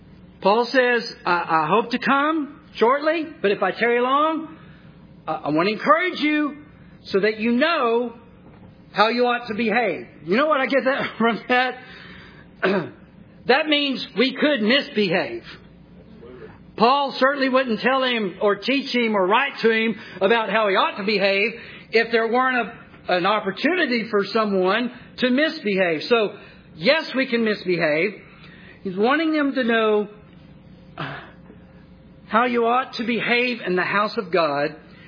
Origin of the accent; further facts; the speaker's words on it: Texas, United States; I'm originally from Texas. Y'all know that. So I really do bleed burnt orange